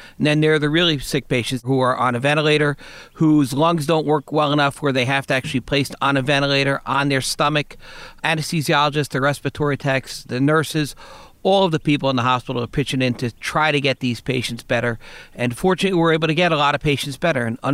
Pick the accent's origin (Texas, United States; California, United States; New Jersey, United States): New Jersey, United States; I grew up in Bergen County since I was a baby, yeah.